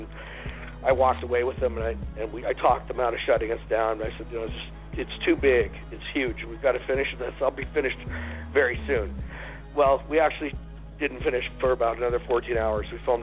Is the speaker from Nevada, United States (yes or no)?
yes; Las Vegas, Nevada, United States; You know, I was raised in Las Vegas. I did go to a mostly African-American school